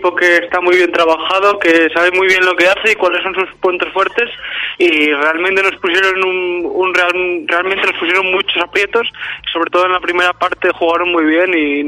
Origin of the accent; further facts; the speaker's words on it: Gijón, Asturias, Spain; soy asturiano, soy de Gijón, y es algo especial volver a tu casa